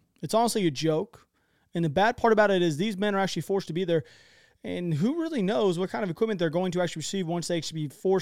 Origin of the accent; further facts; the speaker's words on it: United States; Like me being American, I've been to a couple different war zones and whatnot